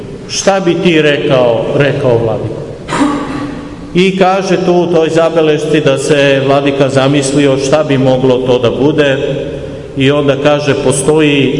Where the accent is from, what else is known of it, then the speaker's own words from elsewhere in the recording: Serbia; Mi smo Srbi nestrpljivi u većini slučajeva.